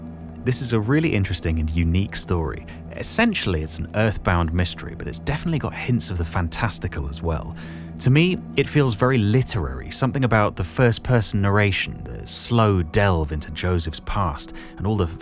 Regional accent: United Kingdom; speaking as a Brit, it really makes me want to go and visit the Pacific Northwest.

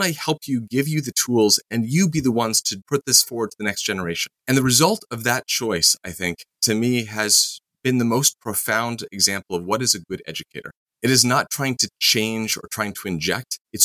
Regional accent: Eugene, Oregon, United States; I was in yeshiva studying in Efrat in Israel, my hometown being back in Eugene, Oregon.

